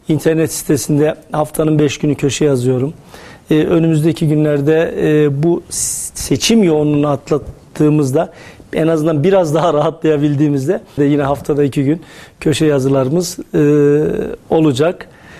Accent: Ankara, Turkey; Annem Erzurum, babam Yozgatlıdır benim. Doğma büyüme Ankaralıyım ama aile yapımız, kökümüz, geçmişimiz böyle milliyetçi ve ülkücü camiaya yakın.

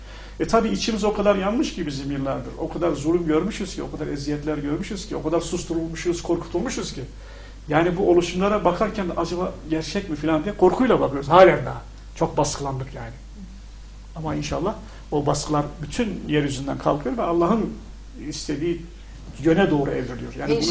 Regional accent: Şanlıurfa, Turkey; Dün ben Urfa kanalını izledim benim memleketimi.

